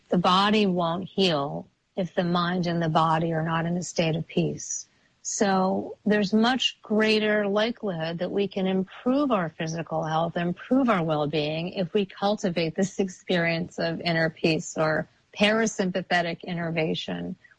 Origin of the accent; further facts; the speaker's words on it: New York City, New York, United States; As I mentioned, I'm a New Yorker, and if I'm crossing the street